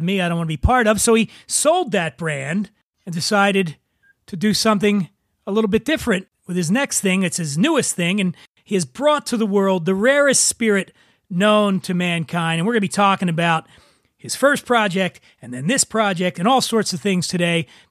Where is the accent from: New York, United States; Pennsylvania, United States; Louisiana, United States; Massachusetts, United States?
Pennsylvania, United States; Philadelphia; Northeast. I grew up in North.